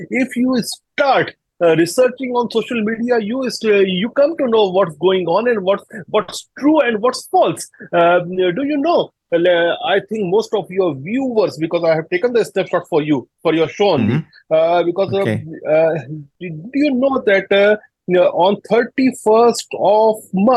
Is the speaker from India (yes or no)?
yes; India; But we, as an Indian and a non-violent society, we definitely want that this bloodshed should be over.